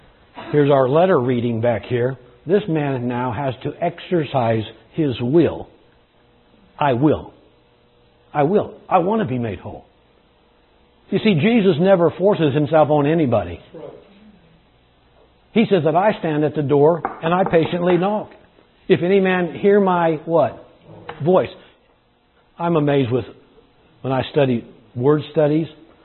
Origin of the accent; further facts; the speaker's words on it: California, United States; When I grew up in California, we used to go to neighborhood swimming pools.